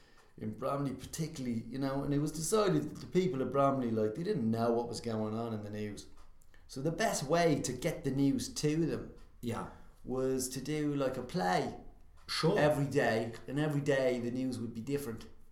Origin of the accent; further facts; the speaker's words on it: Ireland; I'm Irish.